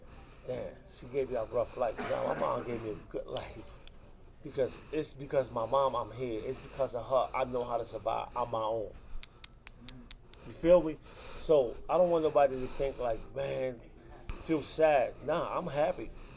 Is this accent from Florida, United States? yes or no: no; New York City, New York, United States; I'm originally from the Bronx.